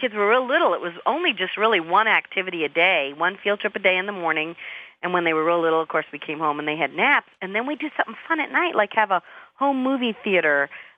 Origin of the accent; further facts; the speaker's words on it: New York, United States; now in Arizona, United States; the sad thing is I grew up in New York, and I never even toured the Statue of Liberty until I moved to Arizona and went back to New York to visit.